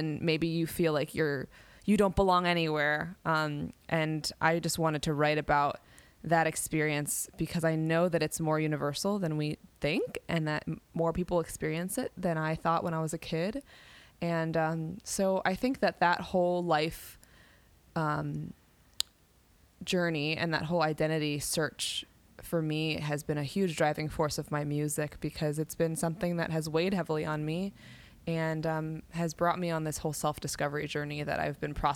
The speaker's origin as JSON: {"language": "English", "town": "New York City", "region": "New York", "country": "United States", "tie": "born or raised there", "said": "You know, I'm born and raised in New York City."}